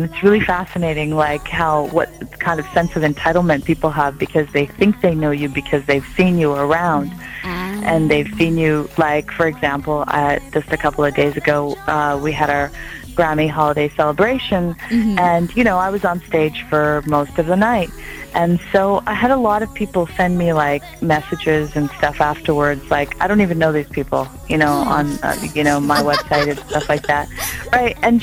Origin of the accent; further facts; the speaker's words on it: India; being Indian and just having gone to Mumbai so many times.